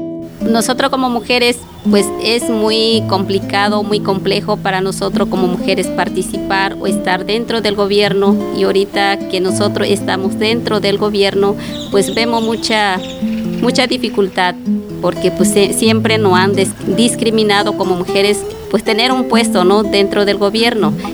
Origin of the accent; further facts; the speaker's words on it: Ayutla de los Libres, Guerrero, Mexico; soy de Ayutla de los Libres Guerreros